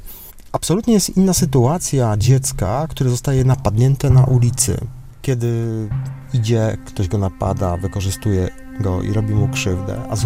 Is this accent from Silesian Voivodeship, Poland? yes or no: no; Krosno, Subcarpathian Voivodeship, Poland; moved away as an adult; Ja na wiele lat wyjechałem z Krosna, odbyłem studia.